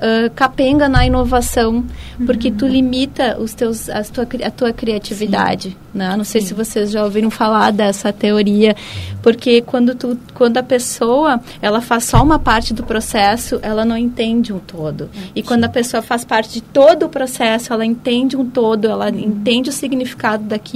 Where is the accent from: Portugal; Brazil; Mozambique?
Brazil; Caxias do Sul, Rio Grande do Sul; A gente tem aí o Polo de Caxias, eu sou de Caxias